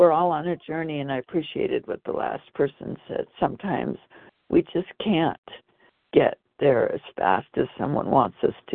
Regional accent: Idaho, United States; I'm from Idaho.

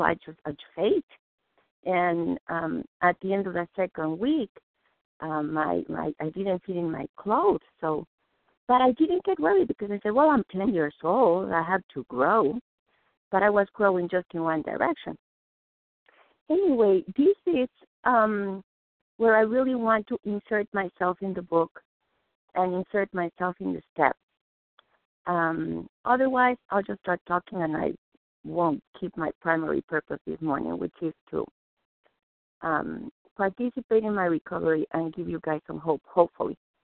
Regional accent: Mexico City, Mexico; because I was raised Jewish in Mexico City. So there are not too many of us down there.

